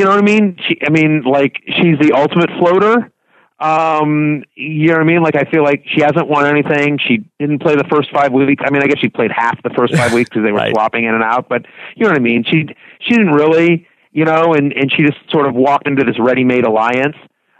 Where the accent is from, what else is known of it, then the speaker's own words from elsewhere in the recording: College Station, Texas, United States; You know, I grew up in College Station, Texas, which is where Texas A&M is.